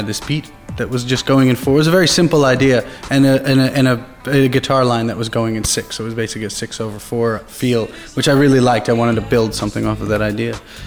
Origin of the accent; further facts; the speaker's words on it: New York City, New York, United States; And I was coming from New York, you know, first and foremost, so the tabla had to make sense for me in New York City.